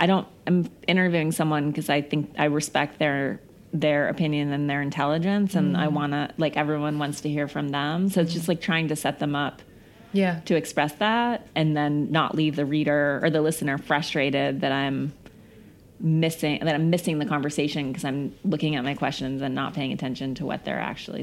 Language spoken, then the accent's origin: English; Missoula, Montana, United States; I'm almost 40, and I grew up in Missoula, Montana, which is like a small town.